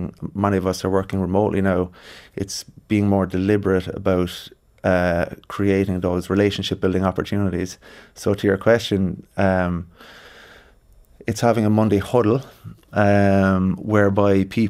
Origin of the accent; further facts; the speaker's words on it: Cork, Munster, Ireland; And so I introduced myself and I said I was from Cork, and they greeted me with a guy down the back said, "You Cork rat."